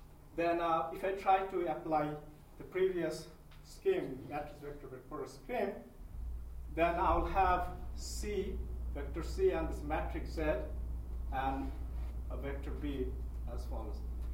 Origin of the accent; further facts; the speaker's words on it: Canada; since I'm from Canada, so I will say Z.